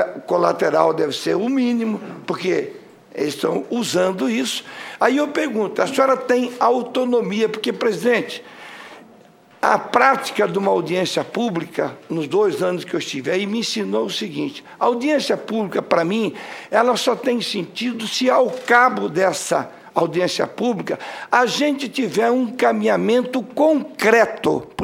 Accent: Mato Grosso do Sul, Brazil; eu sou do Mato Grosso do Sul

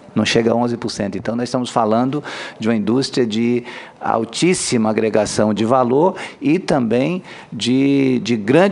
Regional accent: Brazil; Nós, como brasileiros

